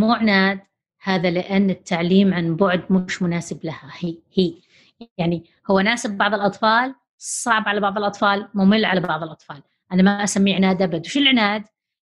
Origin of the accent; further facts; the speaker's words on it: Saudi Arabia; وأيضا لأننا الحين صار عندنا في السعودية عملة نقدية